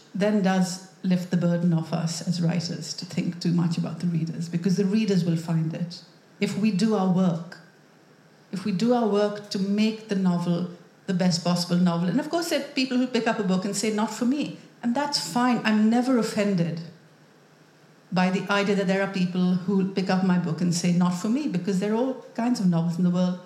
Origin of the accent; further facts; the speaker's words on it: Karachi, Sindh, Pakistan; But I grew up in Karachi reading the English language novel